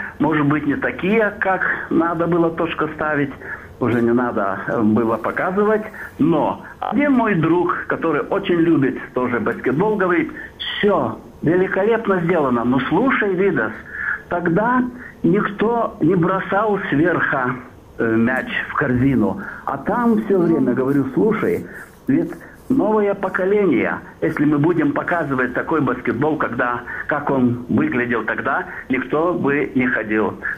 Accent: Kaunas, Kaunas County, Lithuania; я из Каунаса, или в Каунасе

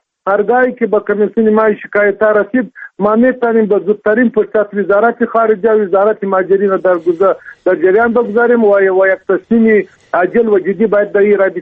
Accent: Afghanistan; ما افغان هستیم، نماینده ملت هستیم در تالار

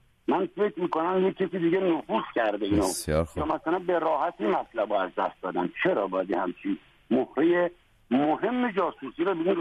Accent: Iran; دیگه تعجب من به عنوان یک ایرانی، دوست داشتم این آدم تخلیه کامل بشه

